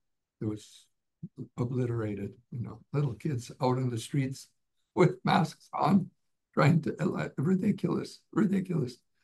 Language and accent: English; Canada; born there